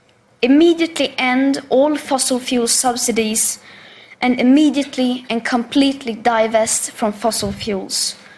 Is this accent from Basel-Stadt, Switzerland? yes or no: no; Lugano, Ticino, Switzerland; English is a second language; I'm from Lugano.